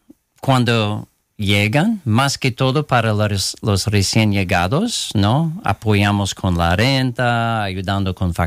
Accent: Tillson, New York, United States; Sí, pues aquí en Kingston no. Como en Tilson, en pueblo de Rosendale.

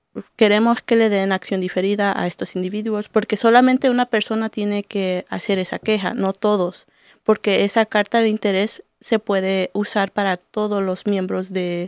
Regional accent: Mexico; Por ejemplo, yo soy mexicana

